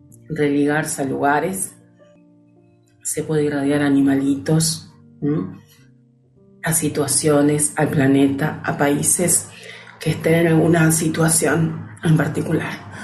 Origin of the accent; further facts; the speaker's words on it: Argentina; born there; Mi amado país, mi tierra querida, que amo con todo mi corazón, durante mucho tiempo me preguntaba por qué había nacido en la Argentina, ¿no? ¿Para qué había nacido en Argentina?